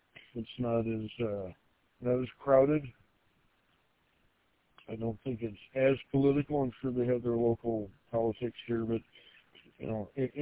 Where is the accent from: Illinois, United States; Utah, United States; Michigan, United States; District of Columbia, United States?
Michigan, United States; Gaylord; I grew up in Gaylord in the 70s and 80s, so it was a lot different back then.